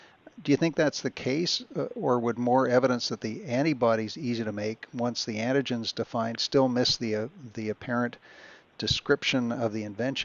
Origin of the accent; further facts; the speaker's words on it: Canada; Yeah, now speaking as a Canadian